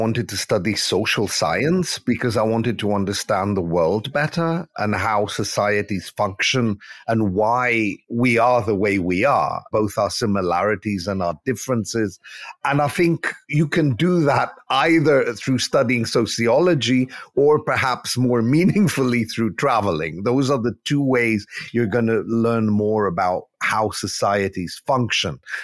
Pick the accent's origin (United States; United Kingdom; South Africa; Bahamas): United Kingdom; London; born there; I was born in London. My parents were born in Cape Town and Athens. And then my grandparents on both sides were also born in different countries. So what is now Turkey and what is now Poland.